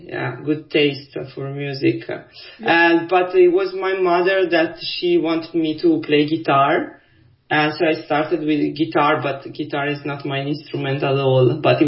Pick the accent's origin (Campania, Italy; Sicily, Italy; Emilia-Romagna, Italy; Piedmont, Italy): Emilia-Romagna, Italy; Bologna; English is a second language; also born or lived in Netherlands; In Bologna. I'm from Bologna.